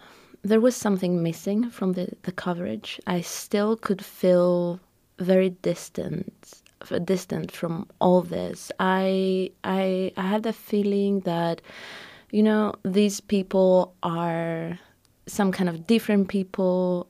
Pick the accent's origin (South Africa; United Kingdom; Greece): Greece; now in United States; Well, I am originally from Greece, and I was here. I live in the Bay Area